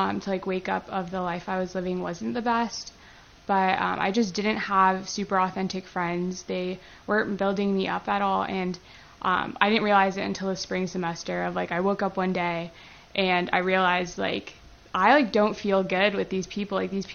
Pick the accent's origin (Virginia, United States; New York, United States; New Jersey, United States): Virginia, United States; Northern Virginia, so outside of D.C.